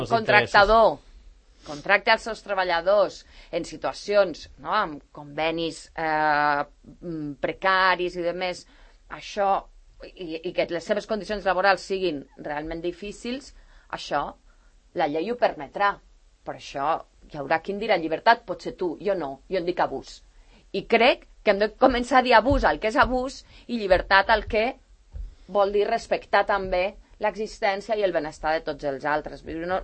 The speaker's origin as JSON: {"language": "Spanish", "town": "La Floresta", "region": "Catalonia", "country": "Spain", "said": "yo soy de la Floresta"}